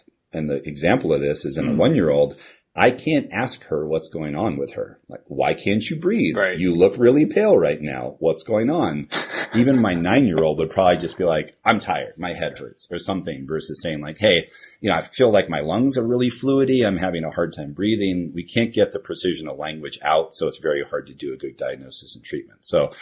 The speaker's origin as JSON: {"language": "English", "region": "Hawaii", "country": "United States", "tie": "born or raised there", "said": "one that allowed me to move to my hometown in Hawaii, a very beautiful place, and disconnect from tech as much as I wanted to."}